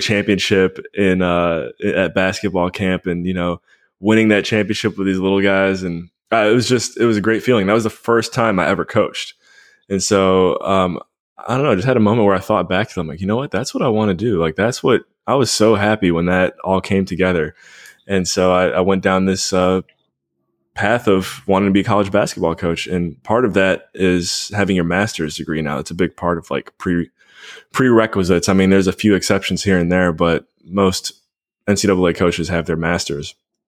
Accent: Cleveland, Ohio, United States; Born and raised in the Cleveland, Ohio area. Went to college in Western Pennsylvania

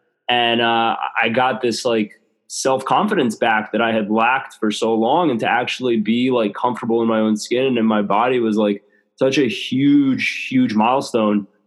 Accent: Italy; Well, I was born and raised in Italy, so I've been drinking espresso since I could walk.

